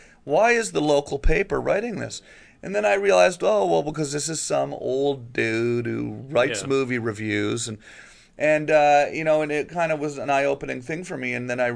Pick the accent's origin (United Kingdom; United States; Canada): Canada; And as a Canadian, it's easier for me to know.